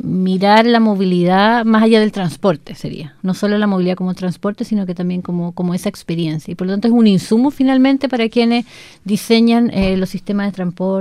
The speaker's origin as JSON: {"language": "Spanish", "town": "Santiago", "region": "Santiago Metropolitan Region", "country": "Chile", "said": "Yo que vengo de Santiago, acá la gente se desplaza entre ciudades, no al interior de una ciudad."}